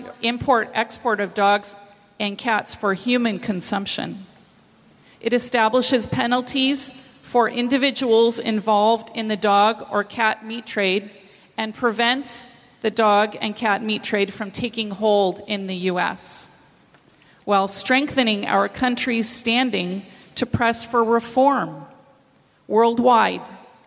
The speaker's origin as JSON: {"language": "English", "town": "Davis", "region": "California", "country": "United States", "said": "I'm from Davis, California"}